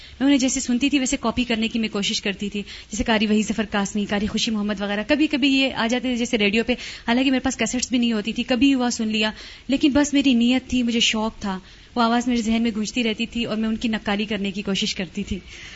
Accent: Lasbela, Balochistan, Pakistan; میرا تعلق ڈسٹرکٹ لسبیلا بلوچستان سے ہے

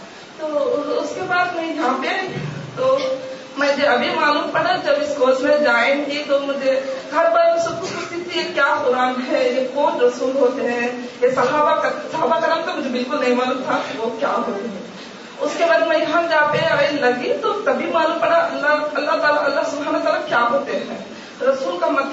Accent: Chennai, Tamil Nadu, India; میں انڈیا مدراس سے ہوں. میں ایسی جگہ سے آئی ہوں کہ مجھے مسلمان کیا معلوم نہیں ہے، ہندو اور کرسچن تینوں ایسے مل کے رہتے ہیں

